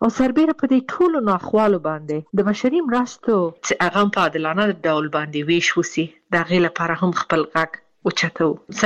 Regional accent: Afghanistan; دا چې زه د افغانستان باندې یم، زه ورځې شمیرم چې زه بیرته کله خپل ملک ته ځم او بیرته خپل ټاټوبی خپل خلکو سره

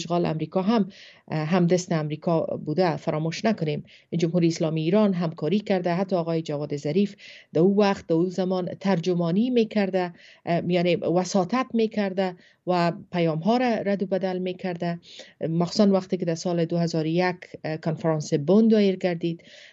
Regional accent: Afghanistan; ای ما هستیم، ما افغان هستیم که شکست خوردیم

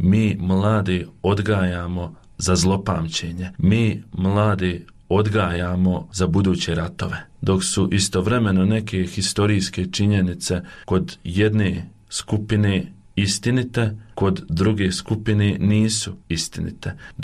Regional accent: Prozor, Federation of Bosnia and Herzegovina, Bosnia & Herzegovina; also born or lived in Rumboci; Ja sam inače rodom iz općine Prozorama, živio sam u selu Rumboci, a poslije sam se preselio sa roditeljima i bratom u Prozor. To je bilo taman negdje kada sam trebao krenuti u 8. razred

